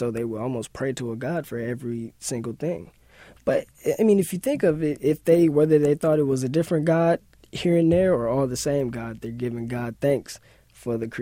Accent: Arkansas, United States; also born or lived in Hawaii; From the South. I'm from Arkansas, actually.

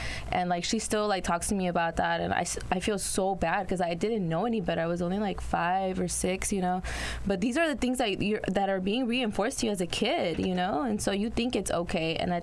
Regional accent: Oaxaca, Mexico; now in United States; I always felt like I was different from others because of the fact that I came from Oaxaca and I couldn't really make myself, like, comfortable in the United States

